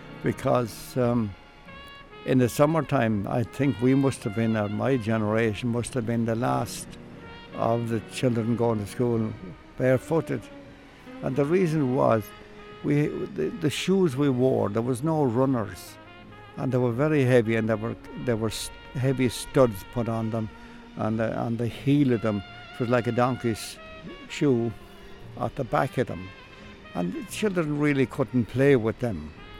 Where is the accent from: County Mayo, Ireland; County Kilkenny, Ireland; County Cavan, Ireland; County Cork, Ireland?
County Cork, Ireland; also born or lived in Cobh / Ballycotton; And I was born in Roach's Point in Cork, in Cove. So after 6 months, he was shifted up to Ballycotton, just not far from Middleton.